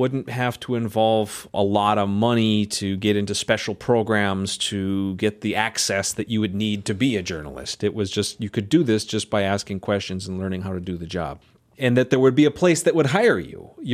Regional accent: Minnesota, United States; I grew up on the Iron Range in media.

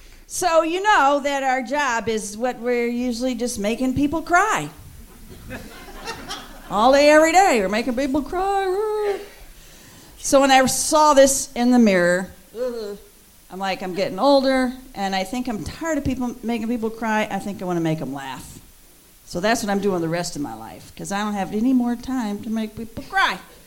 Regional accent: Texas, United States; I didn't know that. I'm from Texas.

